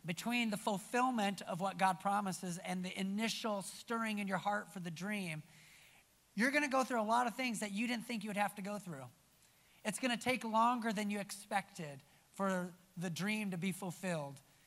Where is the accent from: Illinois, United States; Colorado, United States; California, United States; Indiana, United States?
Indiana, United States; Fort Wayne; also born or lived in Thailand; now in Atlanta, United States; I grew up in Fort Wayne. I've had the wonderful privilege of living around the world in Thailand and then on the West Coast, now in Atlanta, Georgia. I'm a Southern boy now